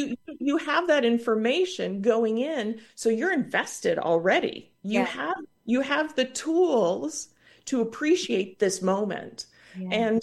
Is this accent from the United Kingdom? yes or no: no; Canada; now in United States; I was raised in Canada and had regular access to the arts. And then when I settled in the United States